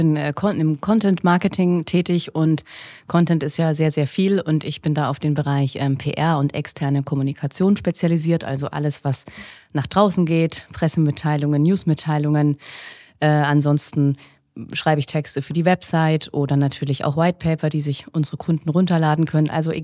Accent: Bavaria, Germany; Also ich bin aus der Nähe von Nürnberg und da war es immer ein bisschen hart als Bayern-Fan.

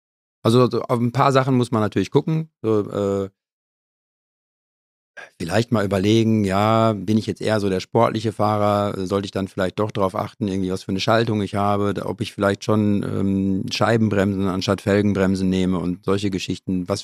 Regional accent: Marl, North Rhine-Westphalia, Germany; ich komme ja aus Marl, das ist im Kreis Recklinghausen, da gibt es nicht wirklich viele Berge.

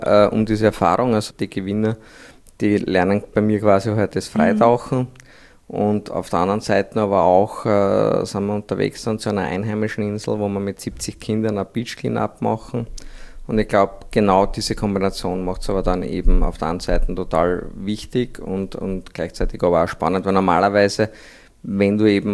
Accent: Austria; wir sind aus Österreich, wenn wir nicht einmal in den Meer zugang

